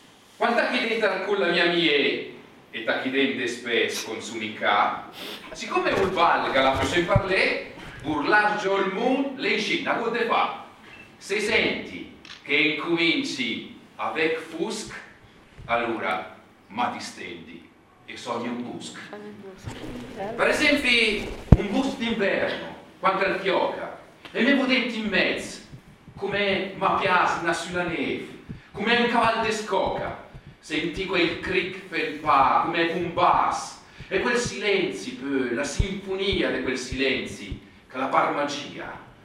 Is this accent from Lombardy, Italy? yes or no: yes; Como, Lombardy, Italy; ma noi siamo di Como ed è Como, giusto?